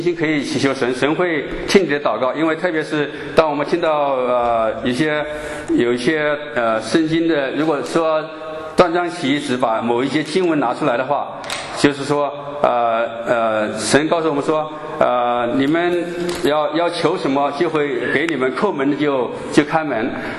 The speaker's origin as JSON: {"language": "Chinese", "country": "China", "said": "我们都是从大部分都是从国内来的，就是大陆来的。那我们在那边接受的教育就是唯物主义。"}